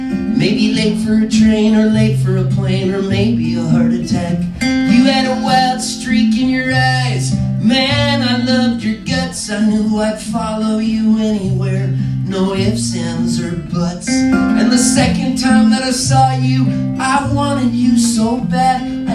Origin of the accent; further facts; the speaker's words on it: Halifax, Nova Scotia, Canada; born there; I was born in February 19th, 1960, in Nova Scotia, in Halifax, in the infirmary to the Sisters of Charity.